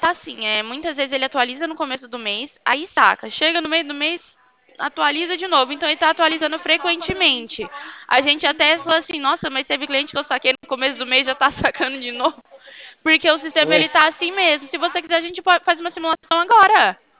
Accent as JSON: {"language": "Portuguese", "town": "Itatiba", "region": "São Paulo", "country": "Brazil", "said": "eu sou de Itatiba, estado de São Paulo."}